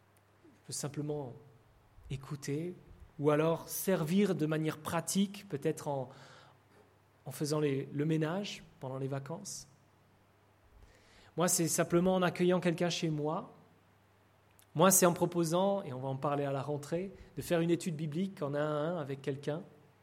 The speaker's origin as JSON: {"language": "French", "region": "Romandy", "country": "Switzerland", "tie": "born or raised there", "said": "Alain Oudercet a grandi dans la région où j'ai grandi, en Suisse romande."}